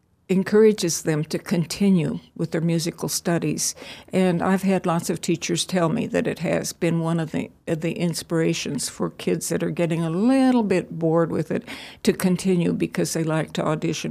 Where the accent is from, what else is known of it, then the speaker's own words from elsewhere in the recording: Guatemala; I grew up in Guatemala